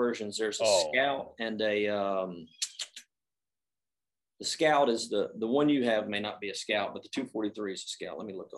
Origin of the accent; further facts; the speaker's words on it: the South, United States; Yeah, I grew up in the South